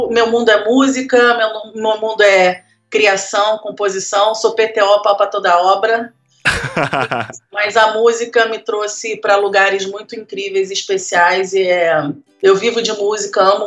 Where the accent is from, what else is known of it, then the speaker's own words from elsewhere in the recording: Porto Alegre, Rio Grande do Sul, Brazil; Eu sou de Porto Alegre, nasci no Hospital Moinhos de Vento.